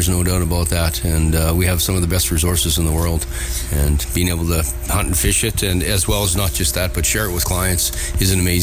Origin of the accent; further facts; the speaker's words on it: Yellowknife, Northwest Territories, Canada; now in Prince Albert, Canada; I was born and raised in Yellowknife in the Northwest Territories. I cut my fish and teeth standing on the rocks at Great Slave Lake, casting off the shore there.